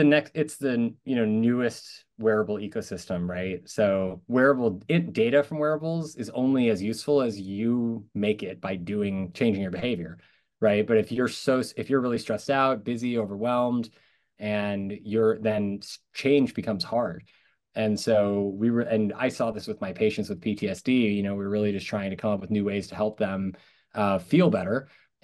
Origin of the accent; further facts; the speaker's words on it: California, United States; And I'm from San Francisco Bay Area, and my wife's from New York, so we split time in between.